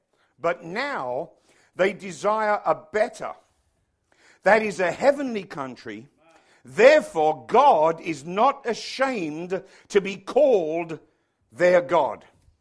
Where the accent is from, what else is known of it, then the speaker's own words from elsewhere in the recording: London, United Kingdom; I said, "Oh, we're from London."